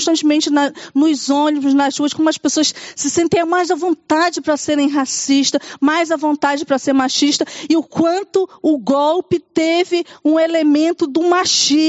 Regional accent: Belém, Pará, Brazil; eu sou da Amazônia, sou de Belém do Pará

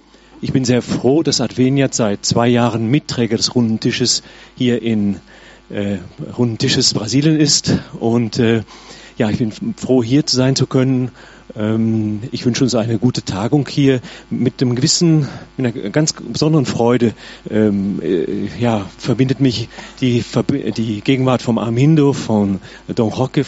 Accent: Essen, North Rhine-Westphalia, Germany; ich komme auch aus Essen wie die Elisabeth

